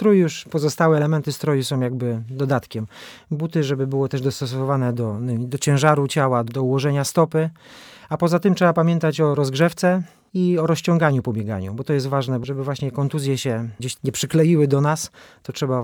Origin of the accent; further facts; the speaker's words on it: West Pomeranian Voivodeship, Poland; Ja pochodzę też tutaj nie z Opolszczyzny, tylko z województwa zachodniopomorskiego.